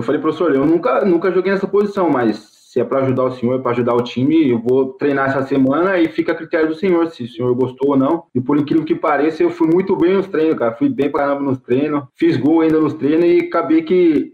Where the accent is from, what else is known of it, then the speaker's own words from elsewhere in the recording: Bauru, São Paulo, Brazil; Cara, eu sou natural de Bauru, né? No interior de São Paulo.